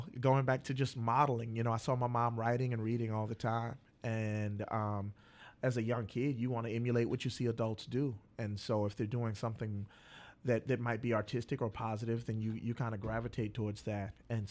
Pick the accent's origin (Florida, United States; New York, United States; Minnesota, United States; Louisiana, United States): Louisiana, United States; Plaquemine; now in Baton Rouge, United States; Well, I grew up in Plaquemine, Louisiana.